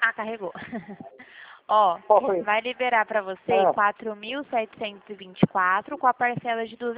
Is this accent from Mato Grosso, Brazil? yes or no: no; Dracena, São Paulo, Brazil; Eu sou aqui de Dracena também.